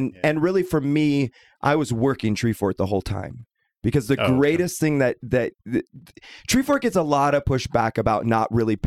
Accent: Portland, United States; now in Boise, United States; And I should know, I'm from Portland. I came from Portland 5 years ago.

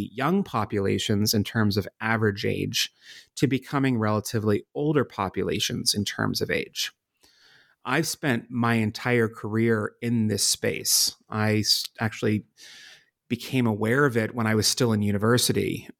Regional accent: Pennsylvania, United States; the population in the center of Pennsylvania, my home state, would be whiter, older, poorer

